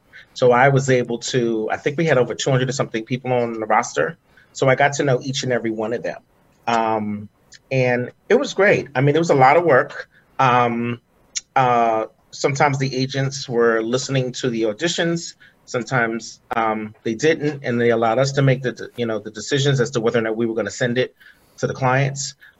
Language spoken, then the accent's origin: English; New York, United States; Yeah, I'm born and raised in New York.